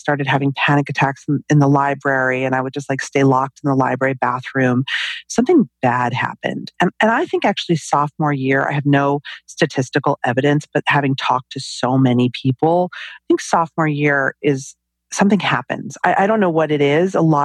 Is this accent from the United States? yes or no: yes; New York metropolitan area, United States; I grew up in the New York City suburbs, you know, very dysfunctional family, but I certainly wanted for nothing.